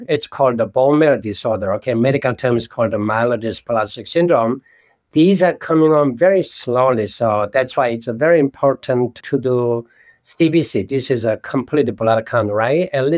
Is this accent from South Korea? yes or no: yes; South Korea; moved away; I grew up in South Korea, right?